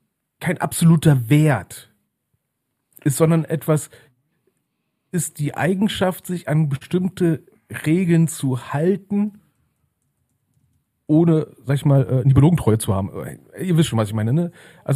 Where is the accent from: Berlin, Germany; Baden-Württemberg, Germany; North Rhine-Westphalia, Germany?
Berlin, Germany; Also als Berliner war das ja einfach nur ein ganz gutes Guten Morgen.